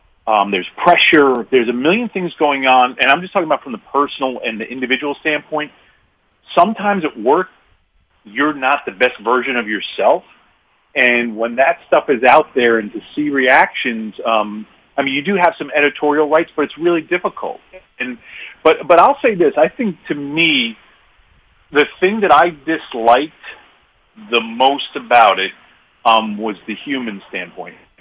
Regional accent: New York, United States; moved away as an adult; He was a guy from Boston. I was a guy from New York, and we were transplanted into Western Kentucky region.

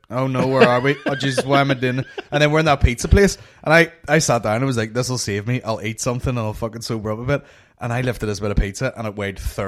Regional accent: Northern Ireland, United Kingdom; Trying to explain that we're from Northern Ireland and all.

